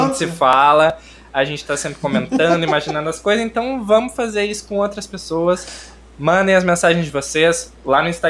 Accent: Rio Grande do Sul, Brazil; accent: gaúcho; Eu tenho um sotaque gaúcho que talvez estresse vocês. Eu falo muito bah.

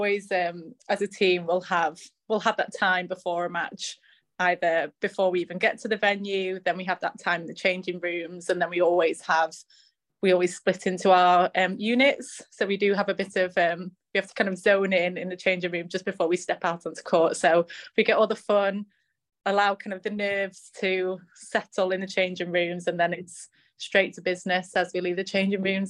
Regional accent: Sheffield, Yorkshire and the Humber, United Kingdom; so actually I grew up in England, grew up in Sheffield.

